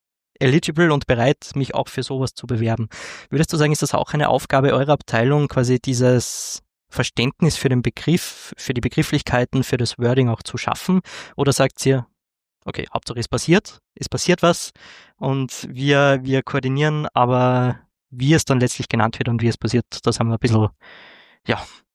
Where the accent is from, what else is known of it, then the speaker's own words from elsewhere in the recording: Freistadt, Upper Austria, Austria; ich persönlich bin aus Freistadt, wir haben einen Sozialmarkt in Freistadt